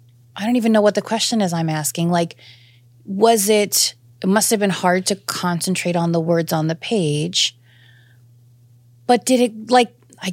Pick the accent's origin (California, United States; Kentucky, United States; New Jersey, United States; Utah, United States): New Jersey, United States; and me being, I'm Irish and Italian from Jersey.